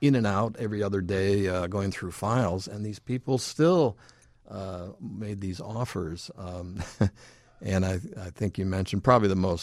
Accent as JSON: {"language": "English", "town": "Chicago", "region": "Illinois", "country": "United States", "tie": "born or raised there", "said": "And part of that is growing up in Chicago and my street knowledge and the fact that my father had me working when I was 10 years old."}